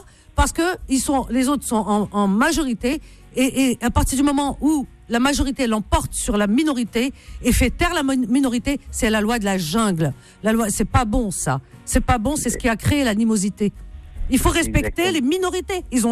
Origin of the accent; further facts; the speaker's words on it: Algeria; l'Algérie, que je connais bien, c'est mon pays d'origine.